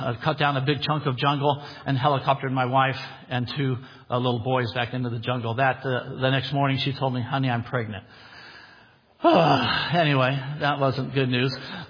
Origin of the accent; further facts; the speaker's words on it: San Diego, California, United States; also born or lived in San Francisco; I was born in San Francisco, raised in San Diego.